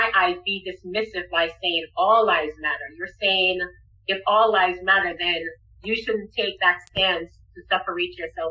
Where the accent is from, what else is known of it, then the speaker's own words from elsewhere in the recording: Jamaica; Obviously, as I mentioned, I'm from Jamaica.